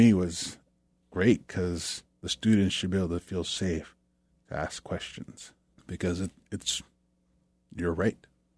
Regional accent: Hoonah, Alaska, United States; also born or lived in Kake; Huna and Cake. Those are places I grew up.

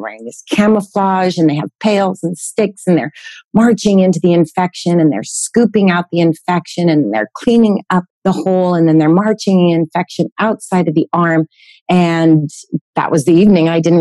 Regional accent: California, United States; Well, I grew up in Northern California, one of 11 kids.

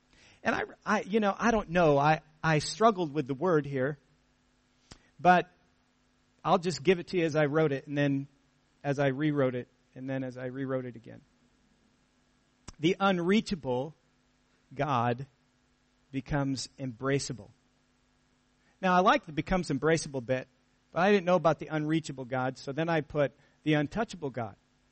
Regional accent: United States; accent: American; I know you can barely tell that I have an American accent normally, but maybe now it will kind of become a little obvious.

